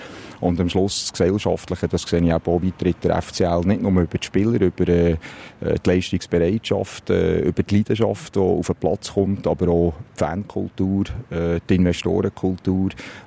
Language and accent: German; Bern, Switzerland; Also, ich bin auf dem Bauernhof aufgewachsen, im Seeland. Und bin nach einer ins Berner Oberland, auf Steffisburg umgezogen.